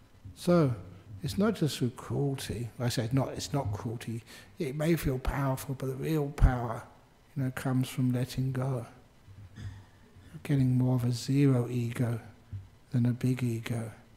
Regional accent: Australia; And I replied, "Oh, I am from Australia."

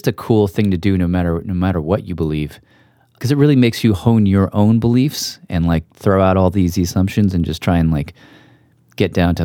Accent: United States

